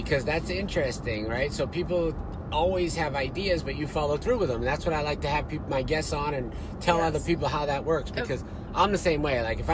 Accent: New England, United States; moved away as an adult; I'm from New England. What do you want me to tell you? But I've been here 22 years, so that's long enough.

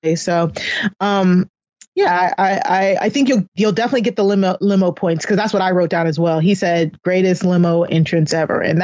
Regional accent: Maryland, United States; Again, I'm from Maryland.

